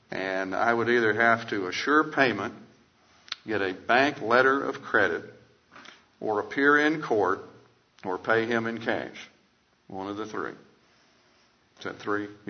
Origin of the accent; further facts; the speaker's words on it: Kentucky, United States; And I said, man, I can't come back. I'm from Western Kentucky.